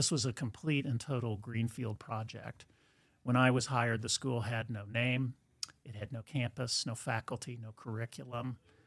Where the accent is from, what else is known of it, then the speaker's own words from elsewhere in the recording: Kansas City, Missouri, United States; I grew up in Kansas City.